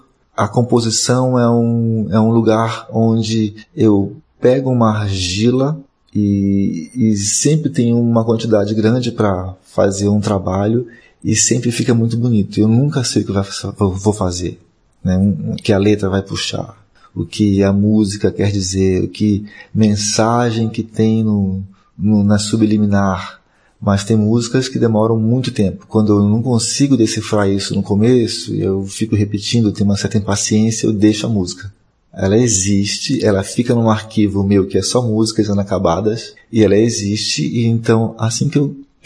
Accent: Belém, Pará, Brazil; born there; que era uma influência também de Belém, de onde eu nasci

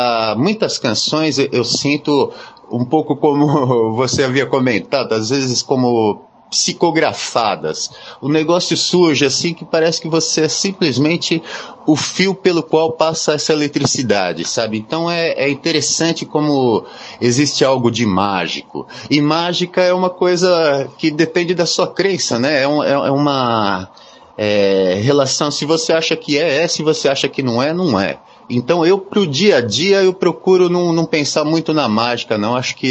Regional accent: Santo André, São Paulo, Brazil; now in Salvador, Brazil; Eu sou de Santo André, né? Era, né? Hoje estou morando em Salvador.

